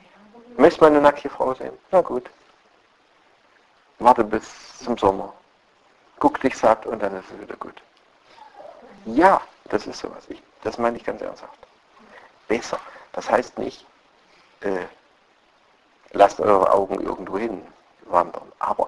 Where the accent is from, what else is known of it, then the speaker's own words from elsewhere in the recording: Saxony, Germany; das hatte ich zur Genüge in meiner Kindheit im Erzgebirge.